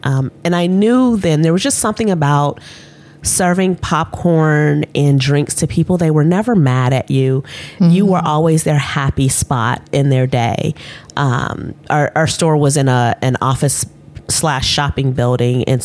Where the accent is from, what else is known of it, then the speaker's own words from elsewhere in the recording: Kansas City, Missouri, United States; also born or lived in Chicago; Well, I was born in Chicago, just north of Chicago, but I grew up and spent all of my formative years in Kansas City, Missouri.